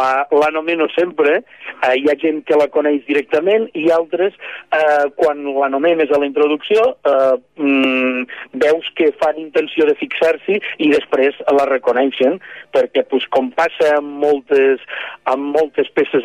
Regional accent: Ginestar, Catalonia, Spain; Jo sóc de Ginestar i tinc l'edat i sóc d'aquesta generació

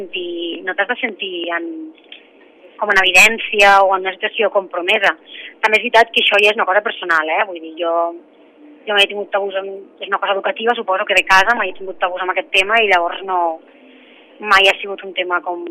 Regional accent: Miravet, Catalonia, Spain; jo soc de Miravet, jo vaig a Miravet

